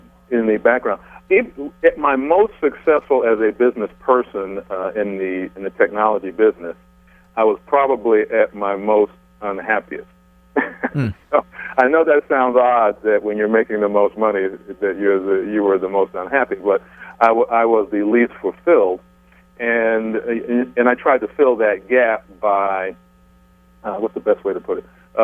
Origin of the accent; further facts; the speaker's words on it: New York City, New York, United States; live in New York. I'm a born and raised New Yorker. And even though I've done quite a bit of traveling, I'm definitely a New Yorker, dyed in the wool.